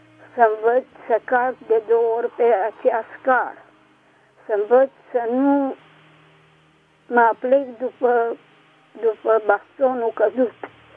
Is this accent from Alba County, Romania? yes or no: yes; Alba Iulia, Alba County, Romania; Sunt din Alba Iulia.